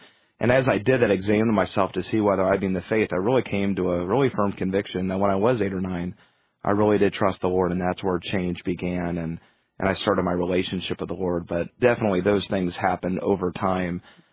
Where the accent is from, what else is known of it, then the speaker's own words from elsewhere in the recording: Atlanta, Georgia, United States; I grew up in Atlanta, Georgia.